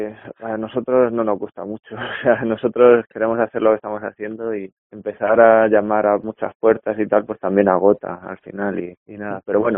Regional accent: Region of Murcia, Spain; yo soy de Le Tour, mi familia es de aquí, pero siempre hemos vivido en Murcia, yo trabajaba allí de funcionario y hace 8 años pedí una excedencia y me vine aquí a vivir.

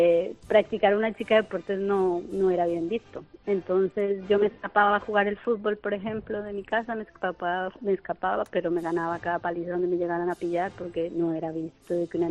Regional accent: Colombia; now in Spain; En Colombia, yo soy colombiana.

